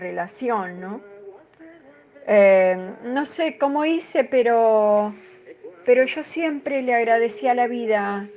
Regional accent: Argentina; que vivimos como argentinos

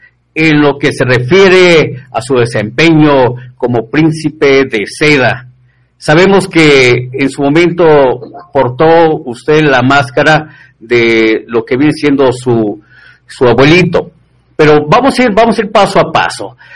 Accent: Ciudad Guzmán, Jalisco, Mexico; Yo andaba en Ciudad Guzmán, por ahí en mi tierra

